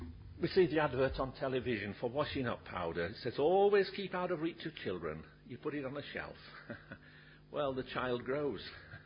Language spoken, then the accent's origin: English; Barnsley, Yorkshire and the Humber, United Kingdom; When I was brought up in Barnsley, in South Yorkshire, that morning mist, this illustration wouldn't work